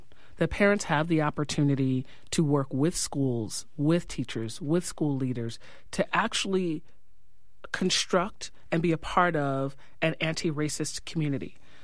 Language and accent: English; New York, United States; now in California, United States; I've noticed as a New Yorker coming to California.